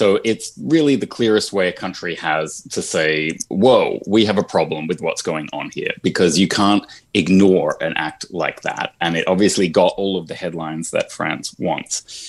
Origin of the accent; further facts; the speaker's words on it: Australia; Well, it's really all about China and the fact that Australia, my home country, is very worried about the shadow that China casts in security and in economic terms over the region.